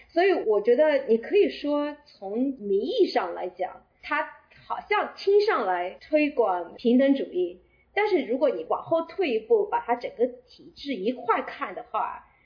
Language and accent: Chinese; China; 我觉得我在这一点上非常受我在中国成长的一个过程的一个影响